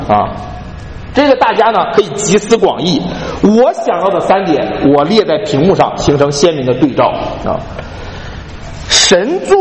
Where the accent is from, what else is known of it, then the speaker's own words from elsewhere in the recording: China; 尤其是对于我们来自中国的人来说